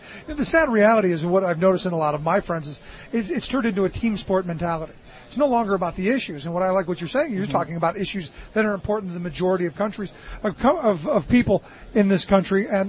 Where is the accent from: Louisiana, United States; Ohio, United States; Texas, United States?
Ohio, United States; Cleveland; You know, as a kid growing up in Cleveland, I know I don't like Pittsburgh.